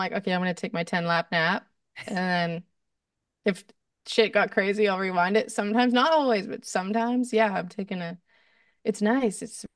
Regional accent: Vancouver, British Columbia, Canada; I'm from Vancouver

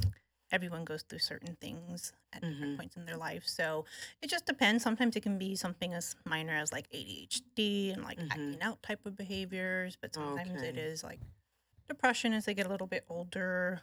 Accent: Texas, United States; I work with Rocky and Jiffy in the hospital. Born and raised in the Rio Grande Valley, and I went to school here in the Galveston area. So I've been practicing here in the Houston area.

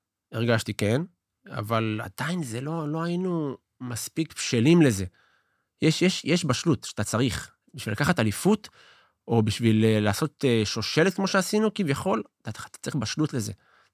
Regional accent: Southern District, Israel; תמיד, אנחנו מהדרום, כאילו הם מהמרכז

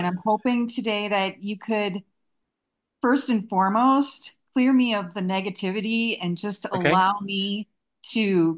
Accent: Vail, Colorado, United States; I'm from Vail, Colorado.

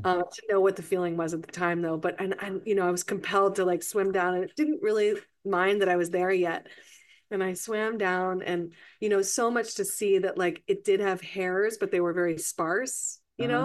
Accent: Florida, United States; also born or lived in New Orleans; So I'm from New Orleans, but I grew up on we had a house in a nature preserve on the panhandle of Florida.

